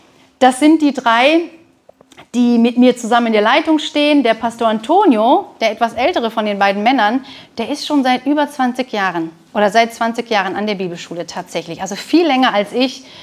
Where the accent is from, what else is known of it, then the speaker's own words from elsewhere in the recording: Mönchengladbach, North Rhine-Westphalia, Germany; also born or lived in Viersen; Also, ich bin in Viersen geboren. Wer nachgucken möchte, in meinem Pass steht tatsächlich geboren in Viersen, dann aber gezogen nach Mönchengladbach, in Mönchengladbach aufgewachsen.